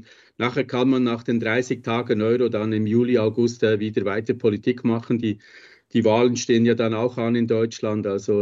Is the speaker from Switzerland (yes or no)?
yes; Switzerland; Ich bin ja Schweizer